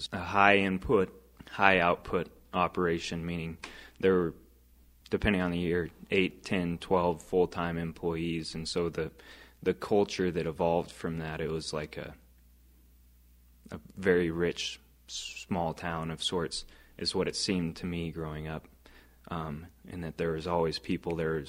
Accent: Helena, Montana, United States; I grew up in Helena most all my childhood until I was 9 years old. We lived on a small place west of Helena

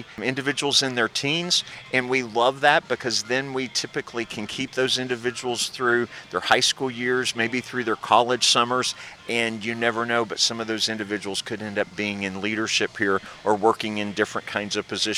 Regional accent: Missouri, United States; I grew up here in the Ozarks, and I was fascinated by this place.

